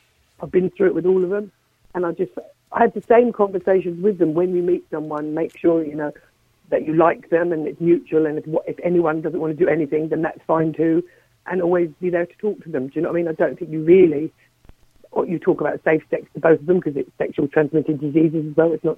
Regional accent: Ireland; I came from that era. I grew up in Ireland.

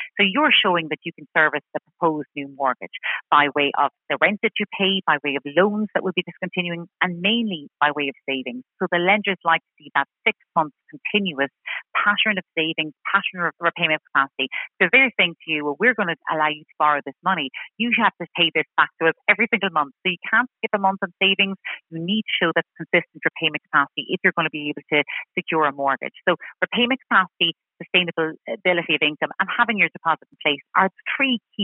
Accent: Ireland; We're Irish, we love owning our own homes

